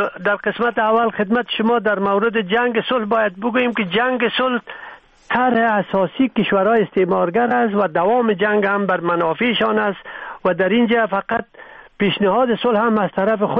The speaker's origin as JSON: {"language": "Persian", "country": "Afghanistan", "said": "ما و شما از افغانستان هستیم"}